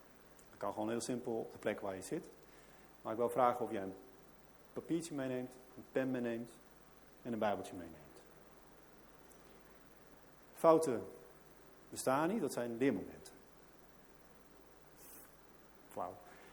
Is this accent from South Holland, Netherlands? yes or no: no; Barneveld, Gelderland, Netherlands; also born or lived in Veenendaal; Ik kom uit Barneveld eigenlijk, maar ik heb 12 jaar in Veenendaal gewoond.